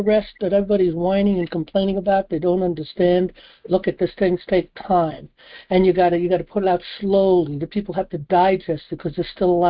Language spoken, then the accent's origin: English; New York City, New York, United States; being a New Yorker, brought up in New York City, I knew Trump anyway